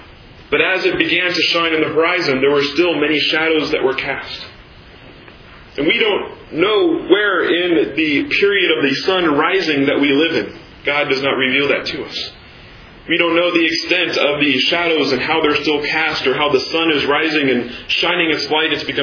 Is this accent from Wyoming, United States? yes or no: no; Shawnee, Kansas, United States; there's one man in the church I grew up in Shawnee, Kansas.